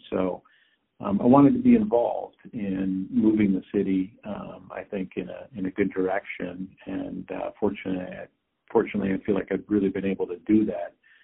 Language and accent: English; Novi, Michigan, United States; also born or lived in Rochester, New York; now in Farmington, United States; I grew up in Novi, Michigan, actually, Rochester, New York, and Novi.